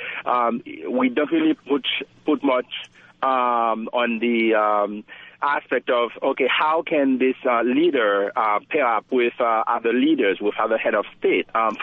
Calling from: Massachusetts, United States; I'm calling from Madison, Massachusetts.

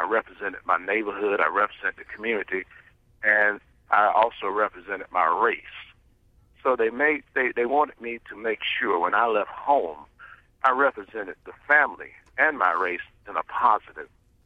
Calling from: Alabama, United States; Well, I actually, and I'm calling from Alabama, and being a Memphis fan

